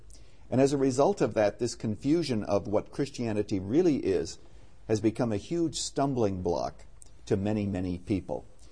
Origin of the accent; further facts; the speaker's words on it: Canada; now in United States; I came to the United States in 1970 as a Canadian, and actually lived here as a Canadian, legally I might add, until about 2 years ago, and I became an American citizen.